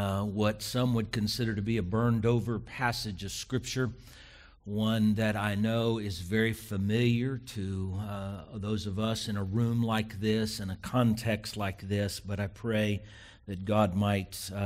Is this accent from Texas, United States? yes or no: yes; El Paso, Texas, United States; also born or lived in Arlington, United States; I was born and raised in far west Texas in El Paso, and then my wife and I spent the first 10 years of our married life in Arlington